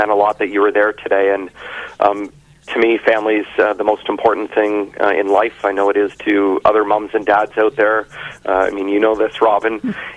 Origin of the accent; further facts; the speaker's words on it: Newbury, Ontario, Canada; I grew up in Newbury, in rural towns, in villages across our riding